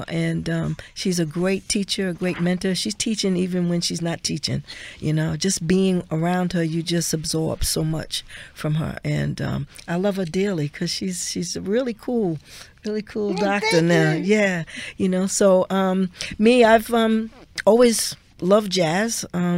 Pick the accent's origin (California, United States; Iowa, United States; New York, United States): New York, United States; Hempstead; also born or lived in Glen Cove; I grew up in Hempstead. I was born and raised in Glen Cove, Long Island, and I grew up in Hempstead and at Prospect School, where Mr. Hodges taught music.